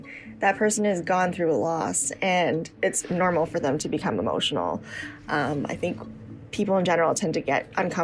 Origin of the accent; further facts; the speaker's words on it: Canada; born there; It's funny being a Canadian-born Chinese woman